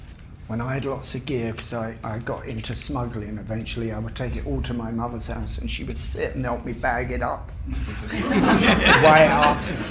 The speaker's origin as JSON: {"language": "English", "region": "London", "country": "United Kingdom", "tie": "born or raised there", "said": "I grew up in London, in Battersea."}